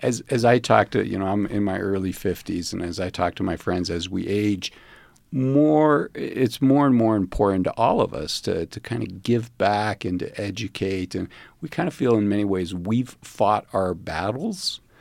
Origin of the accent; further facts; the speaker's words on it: Cleveland, Ohio, United States; now in Park City, United States; And I grew up in Cleveland. I would have said Cleveland viewed itself as a community, but more so Park City than any place I've lived.